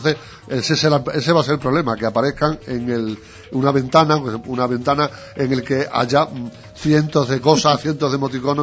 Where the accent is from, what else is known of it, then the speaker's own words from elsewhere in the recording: Spain; los españoles somos uno de los países europeos al menos que más utilizan las redes sociales